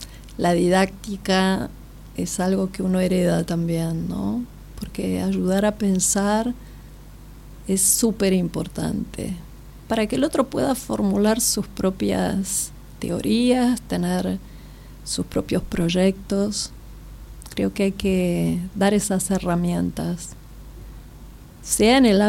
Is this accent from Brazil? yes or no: yes; Brazil; Spanish is a second language; Bueno, pero yo te lo digo como brasileña.